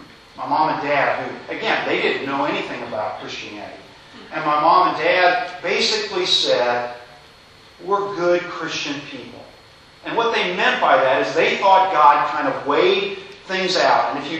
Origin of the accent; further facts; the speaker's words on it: Louisville, Kentucky, United States; I grew up in Louisville, Kentucky, one of the pieces of the Bible Belt.